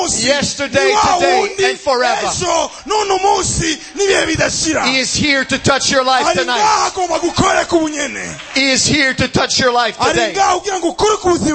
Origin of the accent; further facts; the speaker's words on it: Montreal, Quebec, Canada; Je viens de Montréal. Au Canada